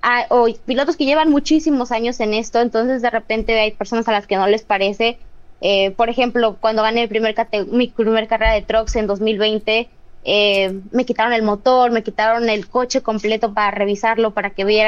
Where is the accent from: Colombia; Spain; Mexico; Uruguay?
Mexico; Soy la primera mujer mexicana en estar en el programa NASCAR Drive for Diversity.